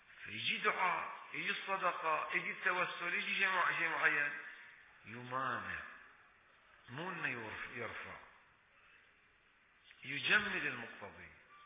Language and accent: Arabic; Bahrain; كل آثار السرطان ما موجودة في العام الماضي عندنا في البحرين